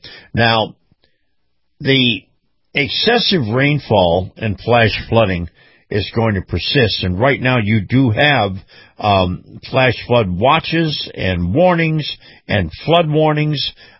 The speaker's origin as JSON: {"language": "English", "region": "Florida", "country": "United States", "said": "Now, I'm going to come back to my home state, Florida, south of Lake Okeechobee"}